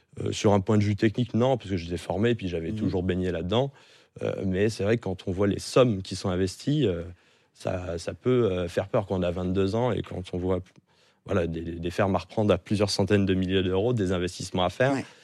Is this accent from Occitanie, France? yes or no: no; Auxerre, Bourgogne-Franche-Comté, France; born there; mon père est né à la ferme, mais moi je suis né à Auxerre, donc en ville.